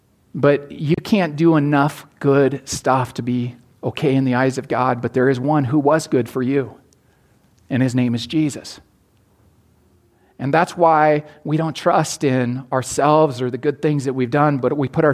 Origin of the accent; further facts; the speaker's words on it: Montana, United States; And if I grew up in Eastern Montana, so I can say this